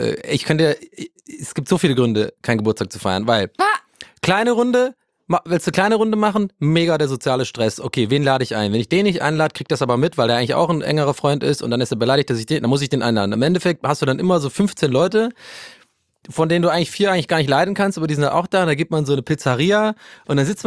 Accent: Ireland; ich bin Ire und ich bin einfach anders erzogen.

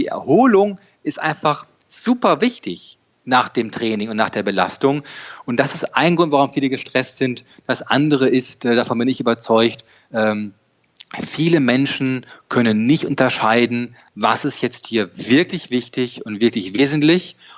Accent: North Rhine-Westphalia, Germany; ich komme ja aus dem Ruhrgebiet hier, da hast du halt immer Stau zwischen 6.30 Uhr und 9.30 Uhr.

